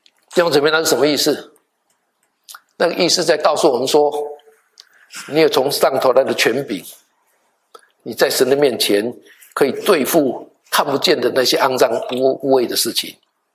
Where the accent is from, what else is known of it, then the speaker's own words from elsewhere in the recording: Taiwan; now in United States; 我们来美国以后，我们总是盼望我们的孩子 我记得我们从台湾来的哈